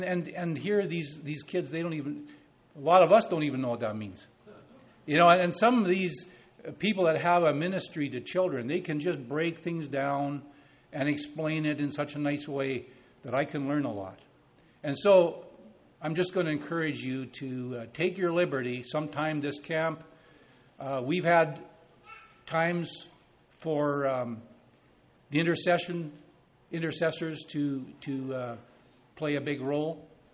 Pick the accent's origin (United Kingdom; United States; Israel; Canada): Canada; Winkler, Manitoba; from Winkler, Manitoba, Canada. Had explained that a few times. Where is Winkler? Where's Manitoba?